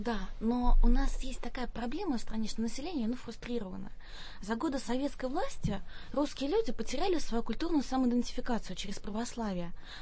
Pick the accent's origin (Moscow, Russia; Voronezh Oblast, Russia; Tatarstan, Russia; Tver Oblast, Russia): Moscow, Russia; Я москвичка, я в русской глубинке. Но при этом я все равно чужая, потому что я москвичка.